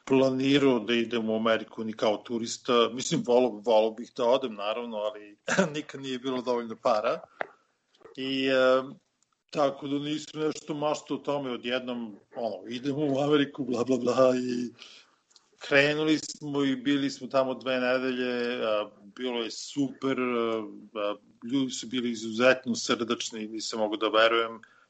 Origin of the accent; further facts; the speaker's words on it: Smederevska Palanka, Šumadija and Western Serbia, Serbia; a dan pre toga smo svili u mom rodnom gradu Smederevskoj Palanci